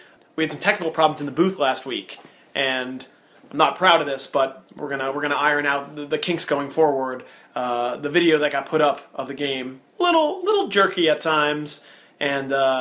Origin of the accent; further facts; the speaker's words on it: Pennsylvania, United States; I also grew up in the Lehigh Valley. I grew up in the Lehigh Valley area.